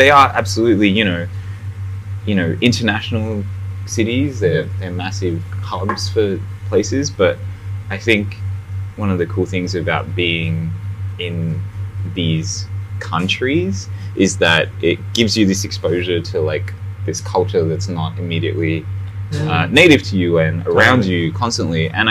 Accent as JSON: {"language": "English", "town": "Sydney", "region": "New South Wales", "country": "Australia", "tie": "born or raised there", "also_born_or_lived": "Delhi, India", "said": "I'm from Sydney. Oh, so I grew up in Sydney."}